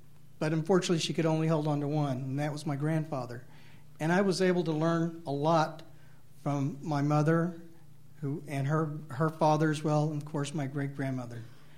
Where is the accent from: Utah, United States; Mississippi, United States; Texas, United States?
Texas, United States; Galveston; Now, I'm a native Texan. I was born in Galveston, but my roots to this city go back almost 150 years.